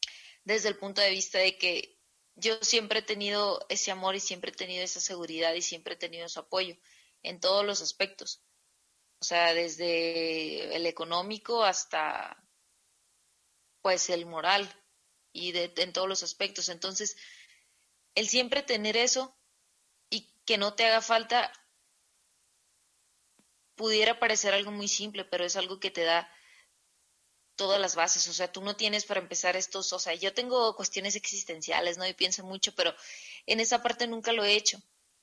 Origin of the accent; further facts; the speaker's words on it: Mexicali, Baja California, Mexico; now in Mexico City, Mexico; yo soy de Mexicali. Me fui hace aproximadamente un año a vivir aquí a la Ciudad de México.